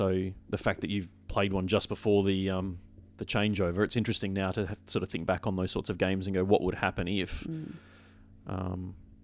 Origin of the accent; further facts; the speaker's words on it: Australia; I'm an Aussie through and through.